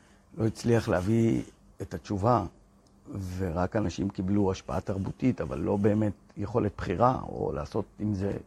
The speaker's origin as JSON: {"language": "Hebrew", "town": "Bat Yam", "region": "Tel Aviv District", "country": "Israel", "tie": "born or raised there", "said": "רות בבת ים, עיר הולדתי."}